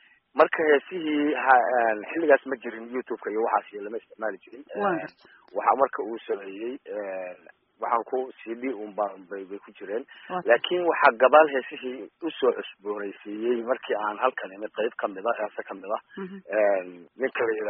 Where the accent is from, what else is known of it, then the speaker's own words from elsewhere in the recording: Qardho, Bari, Somalia; also born or lived in United States / United Arab Emirates / Saudi Arabia / Yemen; waxaan ku dhashay soomaaliya gaar ahaan gobolka bari magaalada qardho iyada ayaan ku barbaaray dugsi dhexe iyo dugsi hoose iyo sare baan ka dhigtay